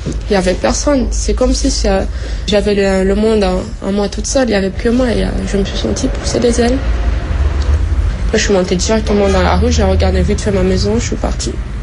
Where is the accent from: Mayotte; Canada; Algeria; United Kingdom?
Mayotte; born or raised there; also born or lived in Comoros